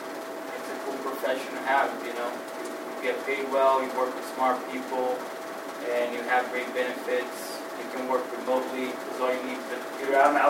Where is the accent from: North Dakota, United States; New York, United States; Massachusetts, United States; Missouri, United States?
Massachusetts, United States; Fall River; But I grew up here in Fall River